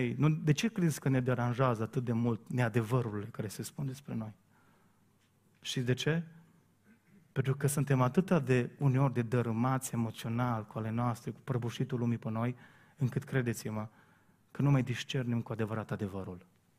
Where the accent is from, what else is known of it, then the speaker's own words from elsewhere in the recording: Brădet, Romania; dintr-o dată în satul meu, aveam o frizeriță de pe vremea Ceaușescu care își făcea cruce când auzea ce îi cerem, cum i-am cerut noi să ne tundă. Imaginați-vă vreo 40-45 de copii din Brădet